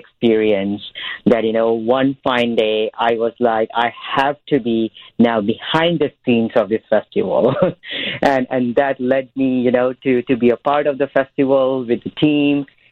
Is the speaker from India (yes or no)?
yes; India; now in Chicago, United States; So I was born and raised in India